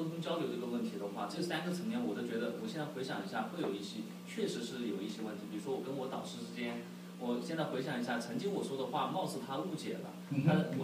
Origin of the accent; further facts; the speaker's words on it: Sichuan, China; accent: Sichuanese; 他说哎耳哇，就是我们四川话就是老二你是要回国工作是吗？